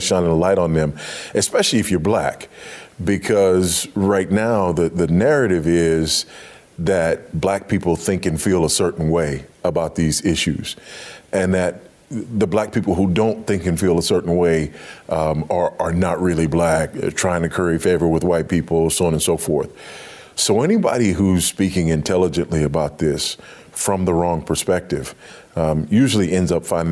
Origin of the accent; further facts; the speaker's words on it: Los Angeles, California, United States; I grew up in Los Angeles on a fault line and experienced an earthquake or two in my day.